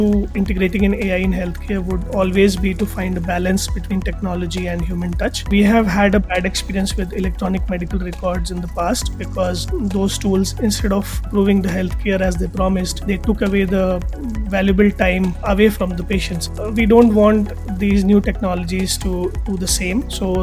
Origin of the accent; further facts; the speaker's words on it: India; and I'm from India.